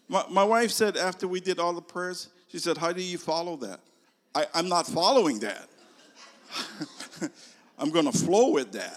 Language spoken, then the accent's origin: English; Nanakuli, Hawaii, United States; You know, when I grew up in Nanakuli.